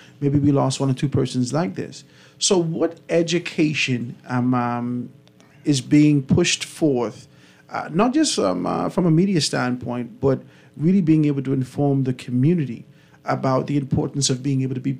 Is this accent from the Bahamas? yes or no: yes; Grand Bahama, Bahamas; I'm from Grand Bahama. Midshipman Road and other spaces.